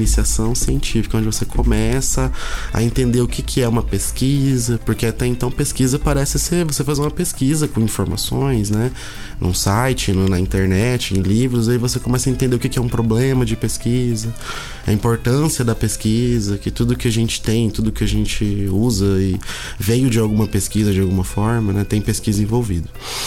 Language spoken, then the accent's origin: Portuguese; Presidente Prudente, São Paulo, Brazil; eu sou de Presidente Prudente, uma cidade aqui perto de Londrina, cerca de 160 quilômetros.